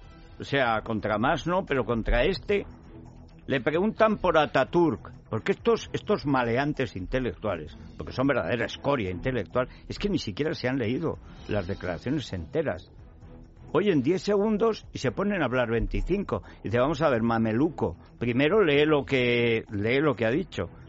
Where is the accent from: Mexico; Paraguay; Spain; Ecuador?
Spain